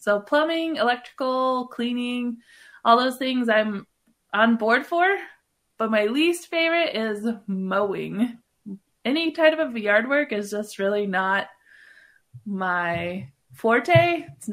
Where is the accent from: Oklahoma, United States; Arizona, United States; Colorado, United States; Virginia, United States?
Colorado, United States; now in Minnesota, United States; And lastly, I grew up actually in Colorado. So when I came to Minnesota to be a first-time homeowner, it's a lot different. I grew up on a dirt road with a cement driveway